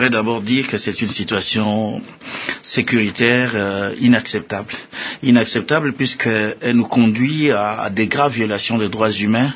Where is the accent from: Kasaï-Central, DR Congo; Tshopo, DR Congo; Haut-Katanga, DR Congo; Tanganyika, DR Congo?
Tshopo, DR Congo; Kisangani; puisque je viens de Kisangani, donc de la province orientale tout à l'heure